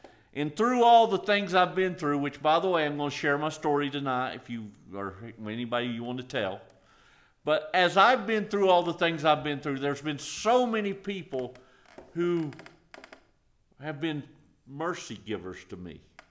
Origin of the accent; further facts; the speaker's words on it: South Carolina, United States; And he said, you're not from around here. I said, no. I said, I'm actually from South Carolina.